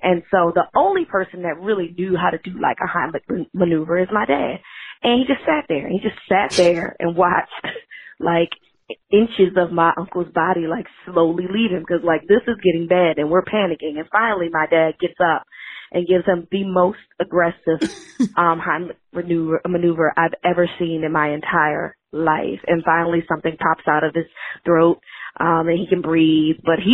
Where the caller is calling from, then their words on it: Baltimore, Maryland, United States; I'm calling from Baltimore.